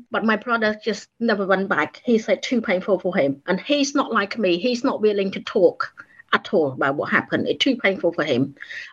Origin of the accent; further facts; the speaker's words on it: Cambodia; now in United Kingdom; accepted in Cambodia either. I'm too Westernized for them. But here, I will always be Cambodian. I'm not English. So yes, I am stuck between two worlds, but that's the way it is.